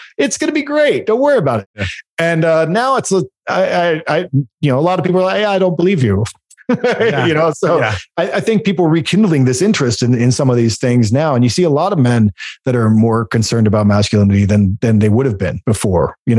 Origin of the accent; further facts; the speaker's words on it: Portland, Oregon, United States; And, I moved from Portland. I was outside of Portland. I lived in Oregon for years